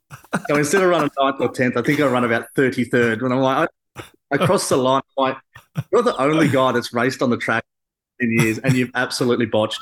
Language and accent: English; Australia; Look, I guess being an Aussie and being on the same team